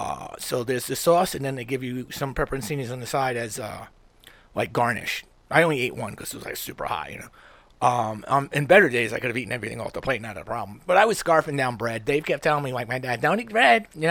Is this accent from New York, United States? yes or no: yes; New York City, New York, United States; born there; it's the city of my birth. I was born in Manhattan, even